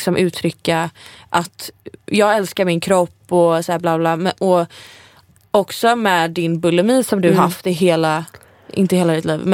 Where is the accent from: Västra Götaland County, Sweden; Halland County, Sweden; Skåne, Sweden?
Västra Götaland County, Sweden; Gothenburg; när jag var hemma i Göteborg så fick jag extrem så här... Jag kastades tillbaka till alla känslor och minnen typ jag hade när jag var tonåring.